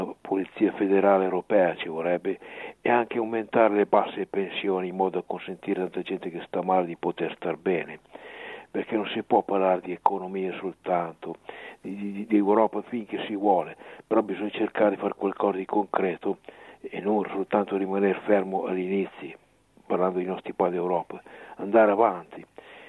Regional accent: Lombardy, Italy; sono della Lombardia

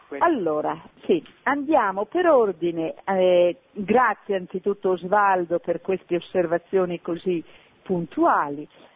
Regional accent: Trentino-Alto Adige, Italy; grazie di questo saluto dal Trentino, dal momento che sono una trentina anch'io

